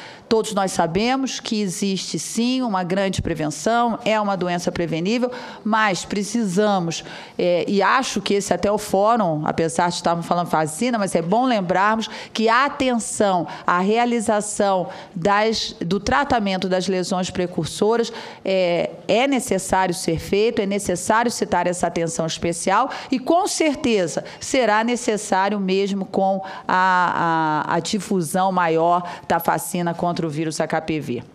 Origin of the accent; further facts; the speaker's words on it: Rio de Janeiro, Brazil; eu sou do Rio de Janeiro e vim de lá